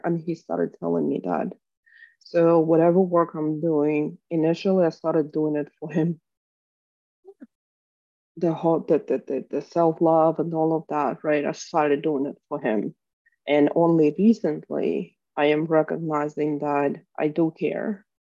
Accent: Ukraine; I'm from Ukraine, so duh.

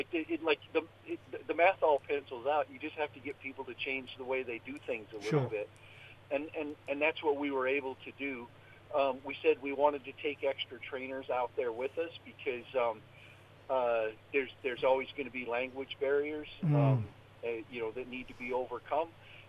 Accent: Montana, United States; now in Australia; Well, I was born and raised in Montana.

